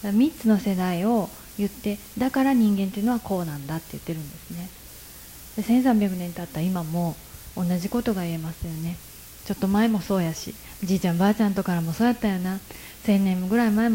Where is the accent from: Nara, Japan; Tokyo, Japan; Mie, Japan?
Nara, Japan; 私は奈良で生まれて育って